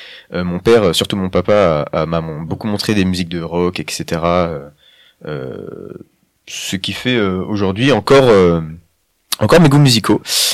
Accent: Guadeloupe, France; moved away; Faut savoir que je viens de Guadeloupe. Et donc du coup, quand on a déménagé ici, maman n'a pas pu refaire de la guitare.

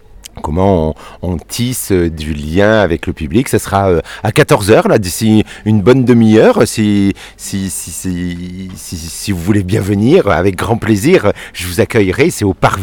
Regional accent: Perpignan, Occitanie, France; je suis de Perpignan, je suis du sud de la France.

